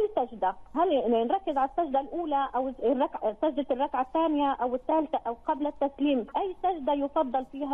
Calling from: Islamabad, Islamabad Capital Territory, Pakistan; Arabic is a second language; أنا من إسلام أباد ولا من باكستان

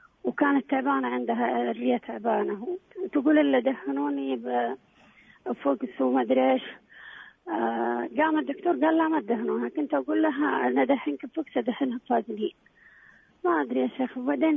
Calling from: Taif, Makkah Province, Saudi Arabia; يا شيخ أنا من الطائف السعودية أكلمك

